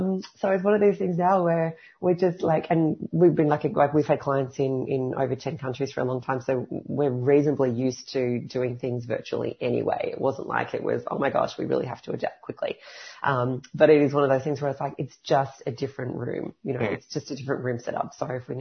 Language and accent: English; Australia; We always kind of thought of Australia as being one big, we are all Australian.